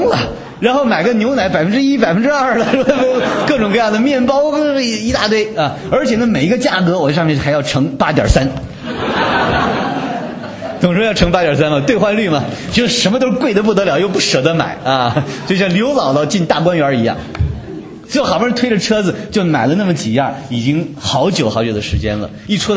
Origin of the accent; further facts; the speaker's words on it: China; now in North America; 我是生在新中国，长在红旗下，受党的教育，那么多年，虽然来到北美，